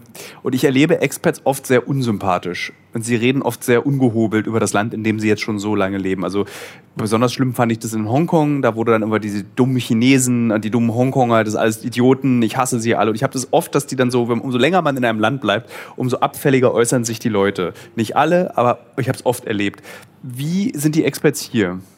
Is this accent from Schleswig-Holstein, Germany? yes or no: no; Berlin, Germany; Als Berliner würde dir da vehement widersprechen.